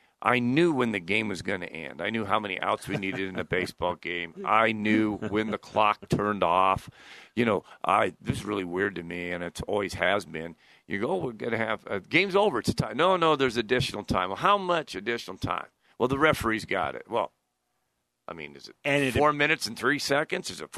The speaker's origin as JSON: {"language": "English", "country": "United States", "said": "Hey, I could live in Madrid and I'd still feel this way. It had nothing to do with me being American on this one."}